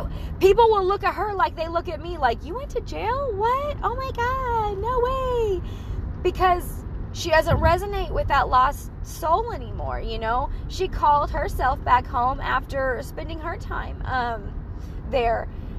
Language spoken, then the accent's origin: English; Oklahoma, United States; But she lives in Texas, and, you know, I was from Oklahoma, and we were both like, how the fuck we end up in here?